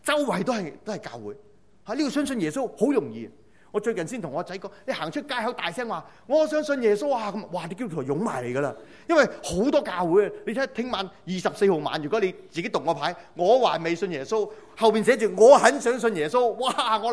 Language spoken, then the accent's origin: Cantonese; Zhongshan, Guangdong, China; 因为我系中山人嚟